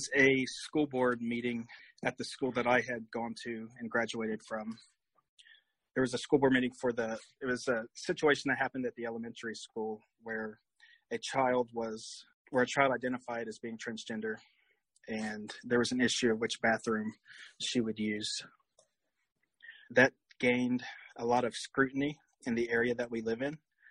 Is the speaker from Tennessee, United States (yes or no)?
no; Portsmouth, Ohio, United States; I was born and raised in Southern Ohio in a town called Portsmouth.